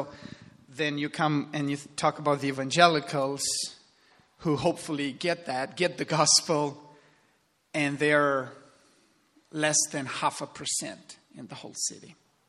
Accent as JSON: {"language": "English", "region": "Transylvania", "country": "Romania", "tie": "born or raised there", "lives_now": "Bucharest, Romania", "said": "I was born and raised in Transylvania, in the nicest part of the country."}